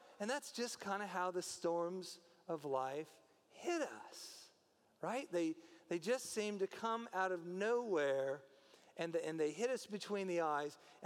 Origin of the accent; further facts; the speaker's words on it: Newton, Iowa, United States; So 2 to 3 times a year, when I was a kid growing up in Newton, Iowa, we would have tornado drills across the whole city.